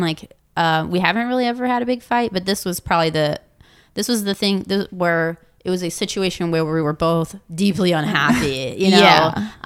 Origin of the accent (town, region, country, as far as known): Indiana, United States